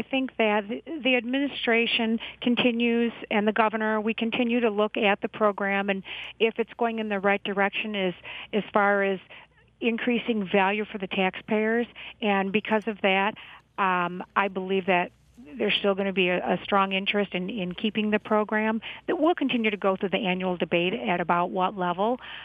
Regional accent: Detroit, Michigan, United States; We're from Detroit. Our parents are from Detroit.

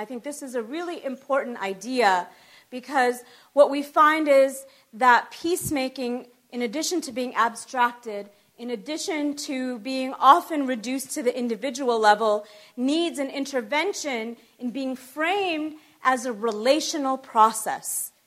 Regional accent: Los Angeles, California, United States; So I come from Los Angeles, and a lot of people say, well, why have you gone to Nebraska and Iowa and North Carolina in the last few years?

